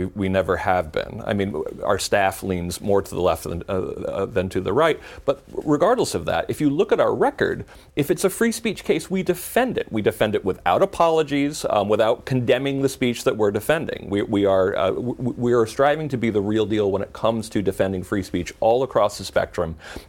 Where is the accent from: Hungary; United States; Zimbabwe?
United States; Danbury, Connecticut; I'm from Danbury.